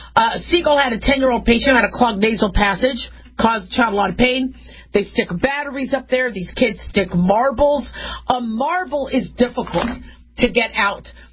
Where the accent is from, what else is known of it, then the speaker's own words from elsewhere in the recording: Phoenix, Arizona, United States; also born or lived in Las Vegas; I grew up in Phoenix, Arizona, and Las Vegas